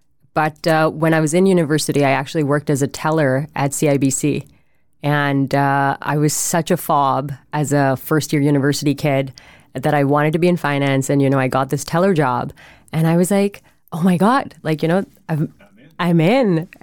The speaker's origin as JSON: {"language": "English", "country": "India", "tie": "born or raised there", "moved": "as an adult", "lives_now": "Canada", "said": "I was born and raised in India for 18 years."}